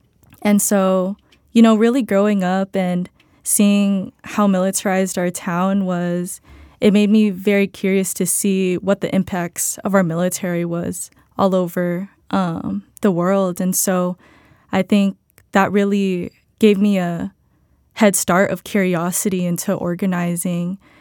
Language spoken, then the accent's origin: English; Paradise Hills, California, United States; also born or lived in Japan; Yeah, so, I grew up here in Paradise Hills, but I was actually originally born in Japan